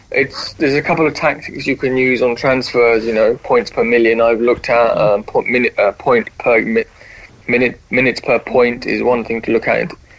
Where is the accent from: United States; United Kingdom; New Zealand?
United Kingdom; England; growing up in England, it's either Glory supporting Man United or Glory supporting Liverpool.